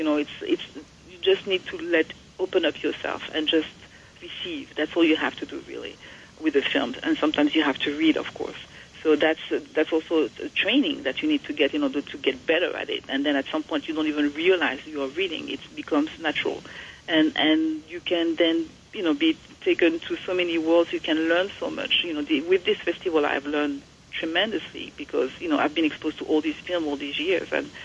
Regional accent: France; growing up in France. You know, France is I was born in France. My father is from Mali.

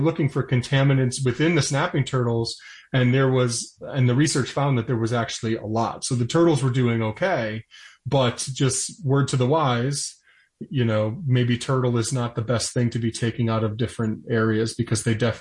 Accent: Connecticut, United States; which is a species that's native to New York and to my home state of Connecticut.

